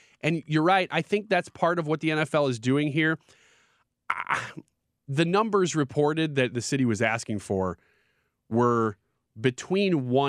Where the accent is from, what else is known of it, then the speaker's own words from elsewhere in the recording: Illinois, United States; I'm not from St. Louis City. I'm from Illinois. I'm not even from the same state.